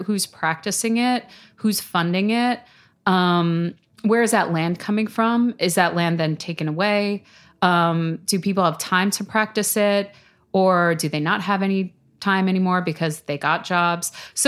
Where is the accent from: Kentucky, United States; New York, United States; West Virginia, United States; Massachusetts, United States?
New York, United States; New York City; because I grew up in Staten Island